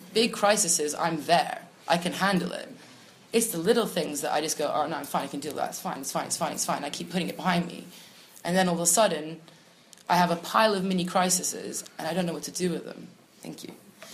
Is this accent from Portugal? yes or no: yes; Portugal; I grew up in Portugal, and all my life, it was normal to see drugs everywhere.